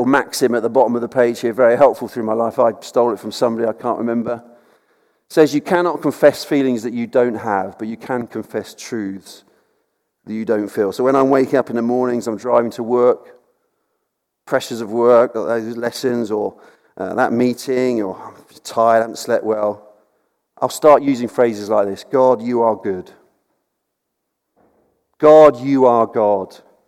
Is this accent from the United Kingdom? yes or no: yes; South East England, United Kingdom; I come from Sussex, and I was working on Worthing Beach.